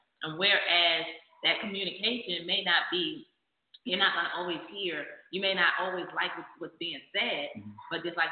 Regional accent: New Jersey, United States; I'm from New Jersey. Jersey girl out here in the country.

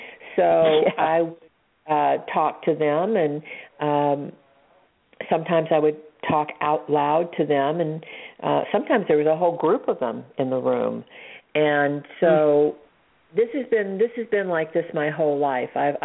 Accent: the South, United States; I was raised in the South where there's a lot of prejudice

